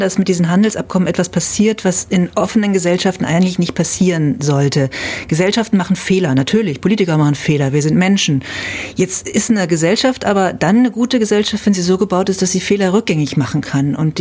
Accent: Berlin, Germany; ich komme aus Berlin

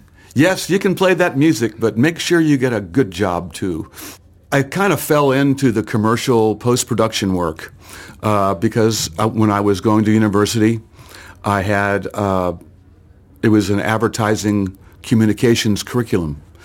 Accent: Florida, United States; now in Virginia, United States; And that's how I got to Virginia, actually, is I came from Florida to Virginia to go to university and stayed.

